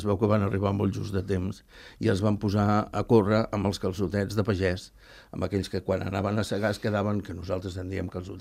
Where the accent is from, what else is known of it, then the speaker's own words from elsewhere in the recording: Arbeca, Catalonia, Spain; Jo sóc d'Arbeca.